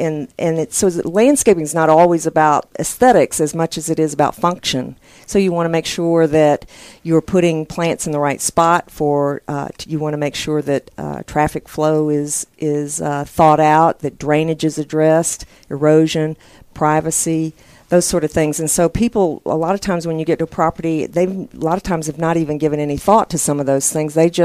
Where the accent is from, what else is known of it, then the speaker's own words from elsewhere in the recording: Atlanta, Georgia, United States; Well, I'm from the Atlanta area.